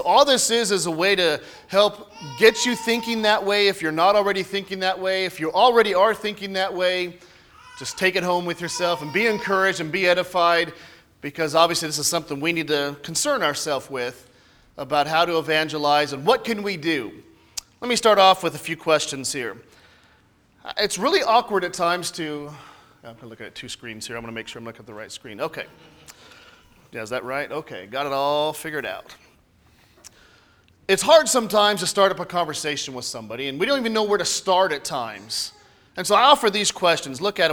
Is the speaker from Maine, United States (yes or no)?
no; California, United States; also born or lived in the South; But I grew up in California, not a Christian.